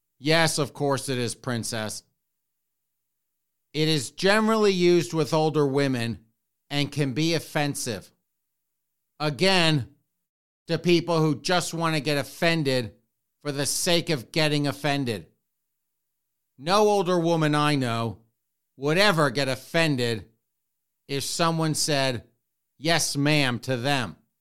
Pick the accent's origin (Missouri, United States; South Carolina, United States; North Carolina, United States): South Carolina, United States; Spartanburg; now, I grew up in the South, in Spartanburg, South Carolina. And that was drilled into us at a very young age.